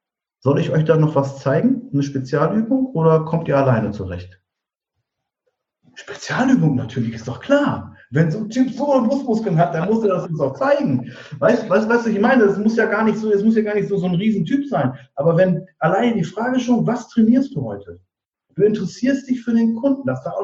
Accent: Diepholz, Lower Saxony, Germany; in dem Ort, aus dem ich komme, aus Niedersachsen, Diepholz heißt das, zwischen Bremen und Osnabrück

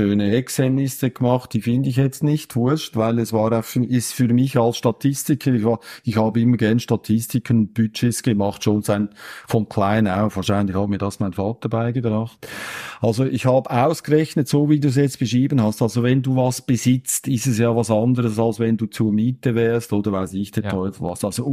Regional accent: Switzerland; wahrscheinlich sehe ich das jetzt wieder als Schweizer.

